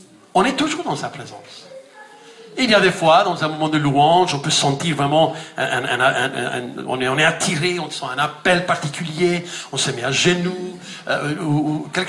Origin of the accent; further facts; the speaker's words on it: Mexico; French is a second language; Moi je me rappelle quand on était jeunes au Mexique. On était une quarantaine de jeunes dans le village dans lequel on a grandi.